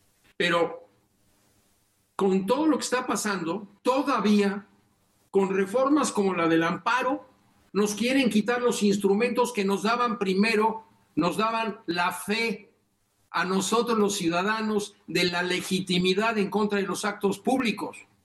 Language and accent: Spanish; Mexico; los derechos individuales que tenemos tú y yo como mexicanos